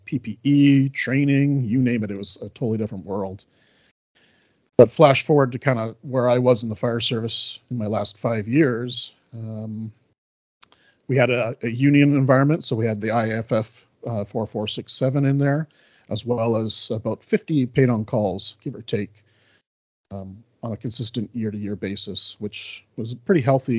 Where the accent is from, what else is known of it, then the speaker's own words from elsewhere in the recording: Salt Spring Island, British Columbia, Canada; finished off as the fire chief for the last 5 years with Salt Spring Island Fire Rescue, which is my hometown.